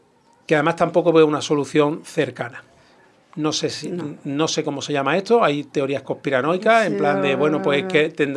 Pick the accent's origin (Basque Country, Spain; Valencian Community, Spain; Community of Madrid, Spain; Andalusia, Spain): Andalusia, Spain; Málaga; Porque a mí como malagueño me dolería mucho